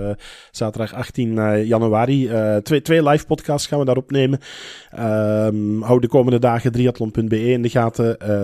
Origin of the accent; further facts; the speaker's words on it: Belgium; Dan ben ik als Belg toch wel, ja, niet in stiekem, maar ben ik gewoon trots.